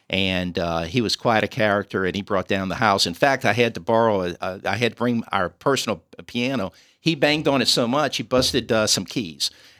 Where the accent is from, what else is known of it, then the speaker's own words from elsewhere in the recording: Gretna, Louisiana, United States; I'm originally from Gretna, yes.